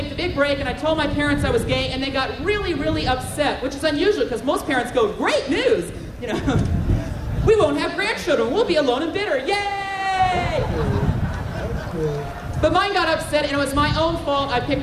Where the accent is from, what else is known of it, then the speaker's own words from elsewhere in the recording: Phoenix, Arizona, United States; Part of it's where I was raised. I was raised in Phoenix.